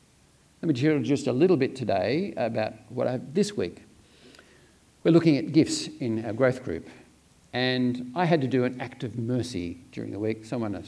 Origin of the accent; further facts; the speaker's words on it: Australia; And I, as an Australian, I am my Christian heritage from William Tyndale's work